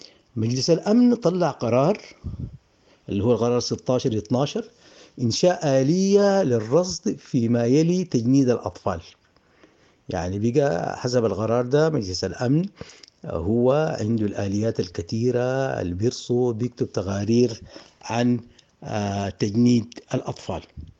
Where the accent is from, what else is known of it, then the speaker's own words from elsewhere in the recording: Sudan; إذن نحن عندنا في السودان اللي قال من 18 لو جندوا رقبة ما رقبة ده يعتبر طفل جندي.